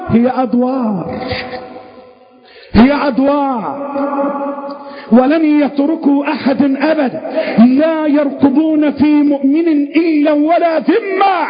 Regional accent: Egypt; اللهم احفظ بلدنا مصر

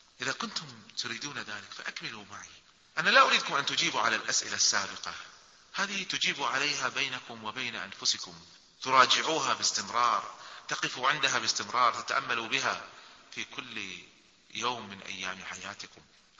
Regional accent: Kuwait; في واحد من الشباب دخل عندنا في الكويت

